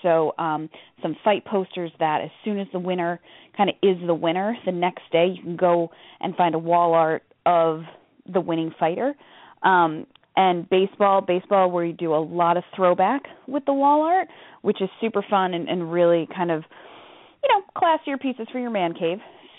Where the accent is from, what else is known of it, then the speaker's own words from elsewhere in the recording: Connecticut, United States; Oh, absolutely. I grew up in Connecticut.